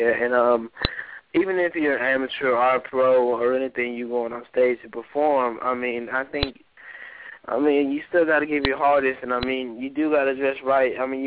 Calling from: Houston, Texas, United States; I'm calling from Houston, Texas.

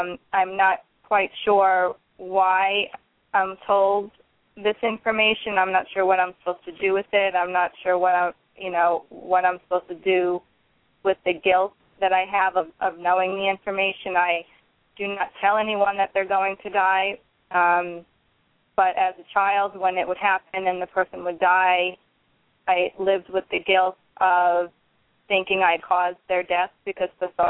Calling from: Orlando, Florida, United States; I'm calling from Orlando, Florida.

